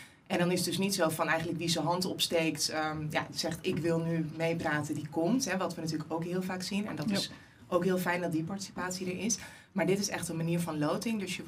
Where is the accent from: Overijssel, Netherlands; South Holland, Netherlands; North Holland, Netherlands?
North Holland, Netherlands; Langendijk; Ik kom uit Langendijk in Noord-Holland.